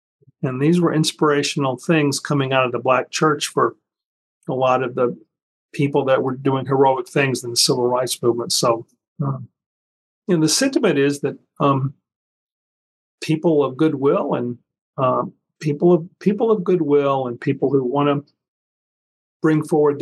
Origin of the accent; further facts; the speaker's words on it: the South, United States; I'm a Southerner, so I used to heard a lot of his sermon, a lot of his speeches and sermons.